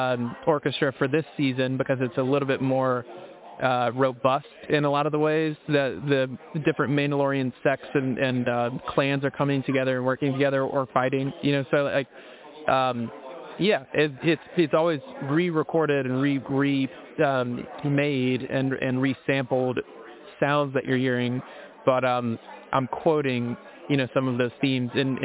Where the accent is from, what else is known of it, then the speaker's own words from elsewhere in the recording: Mississippi, United States; we would go to this flea market I'm from Mississippi. We go to the flea market there